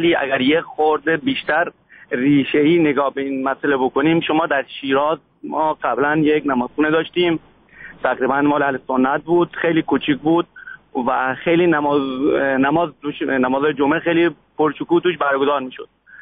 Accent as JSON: {"language": "Persian", "country": "Iran", "said": "ما خودمون ایرانی هستیم"}